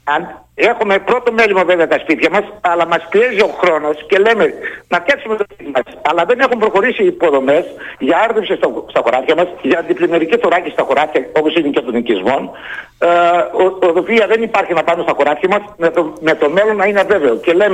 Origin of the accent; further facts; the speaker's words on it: Keramidi, Thessaly, Greece; Ναι, εγώ από το Κεραμίδι είμαι, κάτω από το Κεραμιδίου είμαι.